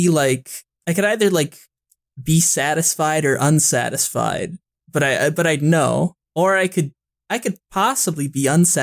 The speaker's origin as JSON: {"language": "English", "country": "Canada", "said": "I'm Canadian."}